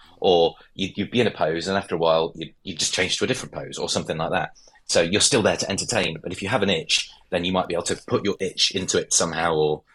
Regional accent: Leicester, East Midlands, United Kingdom; Growing up in Leicester, I was part of the Haymarket Young People's Theatre.

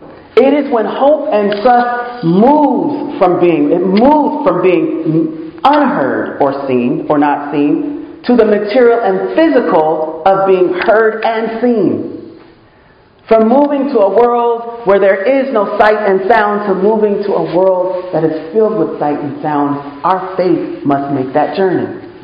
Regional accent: Seattle, Washington, United States; which for me as a kid growing up in the Rainier Valley, to good parents, hardworking parents, we were not a part of gangs

